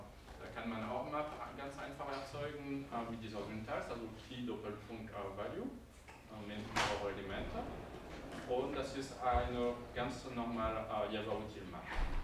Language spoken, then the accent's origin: German; France; German is a second language; now in Bern, Switzerland; wie ich das nicht verstecken kann vom Akzent, bin ich Franzose, aber ich lebe in der Nähe von Berna